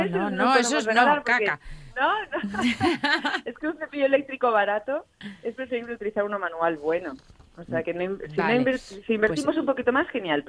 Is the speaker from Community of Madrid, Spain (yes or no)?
no; Teruel, Aragon, Spain; con ese melocotón de Calanda, yo que soy de Teruel